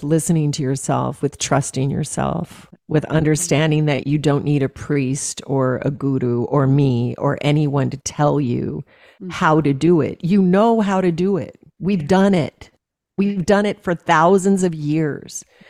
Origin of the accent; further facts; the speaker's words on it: Alaska, United States; You know, he's a hunter. I was raised in Alaska on game meat.